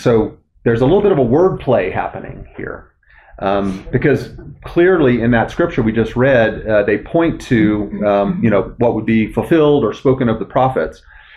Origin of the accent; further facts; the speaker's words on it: Deep South, United States; You know, I'm from the Deep South, and sometimes people, you know, dump on Southerners and think we're hicks.